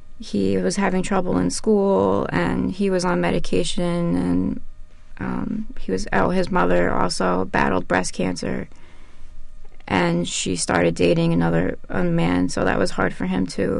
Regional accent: Marlboro, New Jersey, United States; He's from my hometown in Marlborough, New Jersey, in Monmouth County.

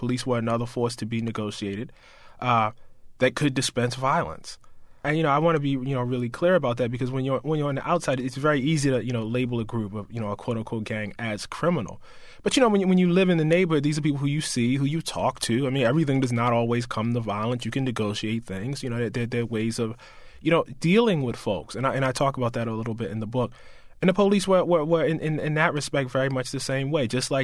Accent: United States; I am an American, and so I did understand them as representing, you know, some aspect of the state that I was a part of, some aspect of the country that I was a part of.

